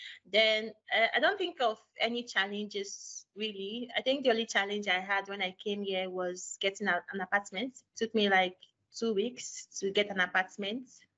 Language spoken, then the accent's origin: English; Nigeria; moved away as an adult; now in Malta; Yes, yeah. I'm from Nigeria.